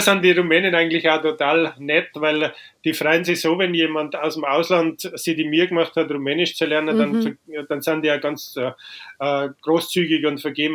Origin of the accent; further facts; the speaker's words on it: Freyung, Bavaria, Germany; also born or lived in Lower Franconia; Und deswegen bin ich im Unterfranken geboren, habe dann in Oberbayern meine Kindheit verbracht und dann, wie ich 9 Jahre etwa, sind wir eben nach Freyung gezogen im Bayerischen Wald. Und dort bin ich dann geblieben, bis ich zum Studieren angefangen habe.